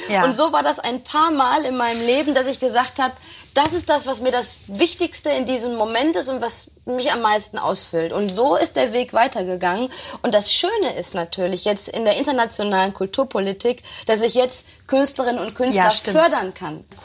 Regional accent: Herne, North Rhine-Westphalia, Germany; in Herne, in meiner Heimatstadt ganz aktiv, war im Stadtrat

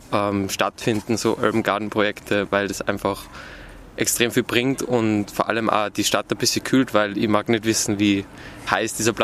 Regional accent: Austria; Wir sind aus Österreich da und das erste Mal in Lübeck

